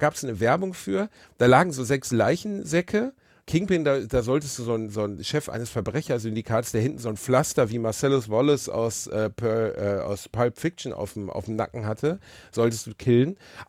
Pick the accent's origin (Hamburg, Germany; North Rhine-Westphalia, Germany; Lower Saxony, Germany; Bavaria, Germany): North Rhine-Westphalia, Germany; Ich bin aus dem Ruhrpott.